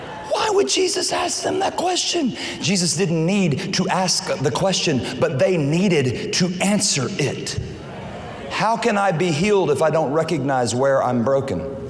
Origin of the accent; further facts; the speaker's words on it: Louisiana, United States; now in Houston, United States; Listen, I'm from Houston, but I'm originally from Louisiana, which makes me by fault an LSU fan.